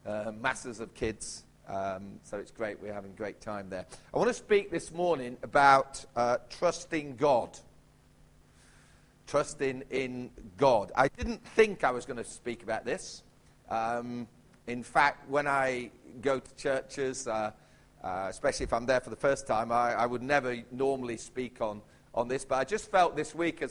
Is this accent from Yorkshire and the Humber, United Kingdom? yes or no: yes; Yorkshire and the Humber, United Kingdom; born there; now in Huddersfield, United Kingdom; Greetings from Yorkshire, God's own county, of course. I was born in the People's Republic of South Yorkshire, but we now live in West Yorkshire. As Richard said, we moved to Huddersfield about 3 years ago